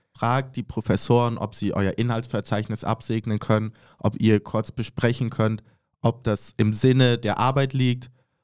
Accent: Germany; ich studiere auch im dritten Semester BWL. Ich bin 20 Jahre alt, komme ursprünglich aus Deutschland, aber lebe praktisch mein ganzes Leben schon in Zug.

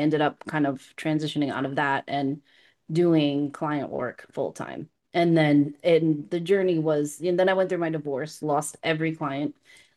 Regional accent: Providence, Rhode Island, United States; Yep, I grew up in Providence, Rhode Island. My parents had a janitorial services company

